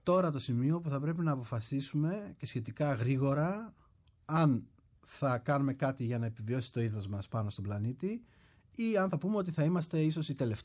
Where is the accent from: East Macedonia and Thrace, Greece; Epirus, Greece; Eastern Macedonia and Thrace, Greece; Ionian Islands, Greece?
Eastern Macedonia and Thrace, Greece; Makri; μεγάλωσα δίπλα στη γη, κατάγομαι από την Αλεξανδρούπολη, συγκεκριμένα από το χωριό της Μάκρης